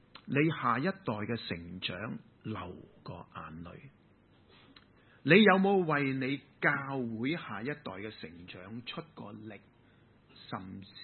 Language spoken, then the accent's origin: Cantonese; Hong Kong